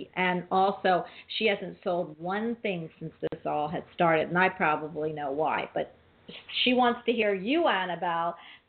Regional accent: Philadelphia, Pennsylvania, United States; Not, I mean, because I was raised in Philly.

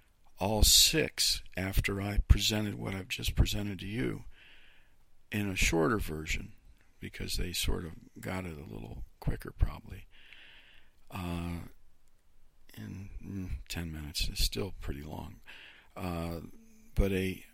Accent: Youngstown, Ohio, United States; because I'm from, my hometown is Youngstown, Ohio, and he's from there

